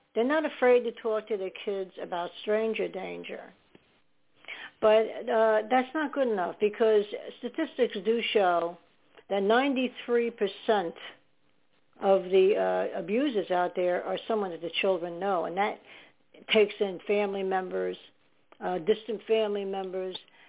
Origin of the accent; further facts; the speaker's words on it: New York, United States; born there; And I'm from New Jersey right now. I was born in New York, but I live in New Jersey.